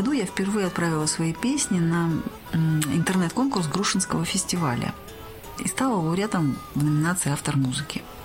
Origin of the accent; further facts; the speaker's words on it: Kamchatka Krai, Russia; also born or lived in Vladivostok; now in Khabarovsk, Russia; А сама я коренная дальневосточница, выросла на Камчатке, училась в институте во Владивостоке. Сейчас живу в Хабаровске.